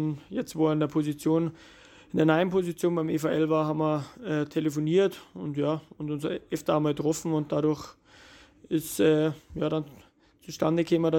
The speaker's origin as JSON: {"language": "German", "town": "Holzkirchen", "region": "Bavaria", "country": "Germany", "tie": "born or raised there", "also_born_or_lived": "Landshut", "said": "ich bin zwar in Landshut geboren, meine ganze Verwandtschaft ist ja nur hier in der Nähe, also hier in Landshut. Aber ich habe immer in Holzkirchen gewohnt, in der Nähe, also zwischen Rosenheim und Deitz. Und ja, darum ist eher die Heimat dort"}